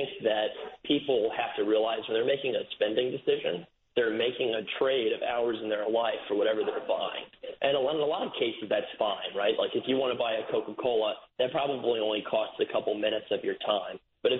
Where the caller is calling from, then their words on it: Reykjavik, Capital Region, Iceland; No, I'm just calling from Reykjavik, Iceland